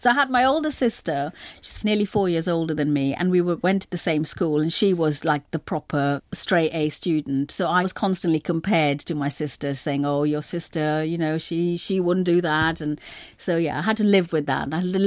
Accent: Mumbai, Maharashtra, India; also born or lived in North India; my childhood in India. I was born in North India and lived in Mumbai.

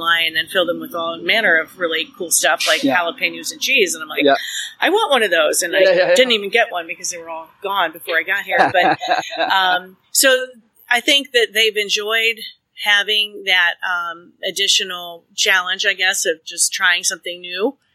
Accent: Akron, Ohio, United States; at least around here where I grew up here in Akron

